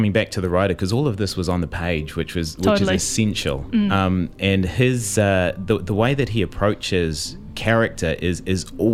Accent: Manurewa, Auckland, New Zealand; I'm not Tongan myself, but I grew up in Manurewa, went to James Cook High School. So a really, really diverse population, a lot of Māori Pacific Islanders in the community.

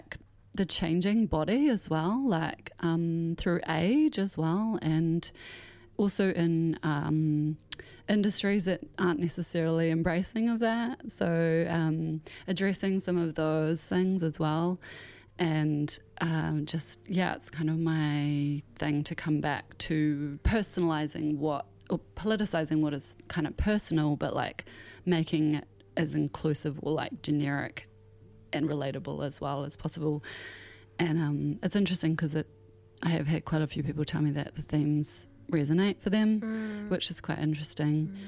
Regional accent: Auckland, New Zealand; because it's my hometown

